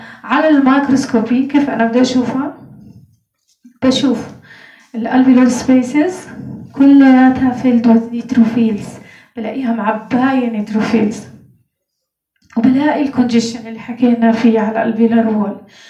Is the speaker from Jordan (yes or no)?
yes; Jordan; تمام، بس احنا عندنا بالاردن مش كثير يعني، لسه ما اشتغلوا هالاشياء.